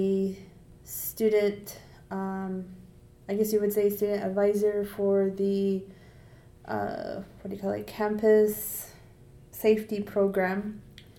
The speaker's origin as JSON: {"language": "English", "town": "Cedar Creek", "region": "Arizona", "country": "United States", "tie": "born or raised there", "said": "I grew up on the reservation. It's a small, tiny town. It's called Cedar Creek, Arizona. Probably like 150. The population is about 150."}